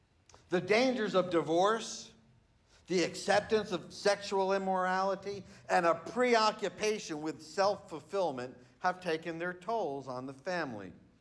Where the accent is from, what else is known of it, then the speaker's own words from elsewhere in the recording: New Jersey, United States; When I was a kid, the 1970s, growing up in New Jersey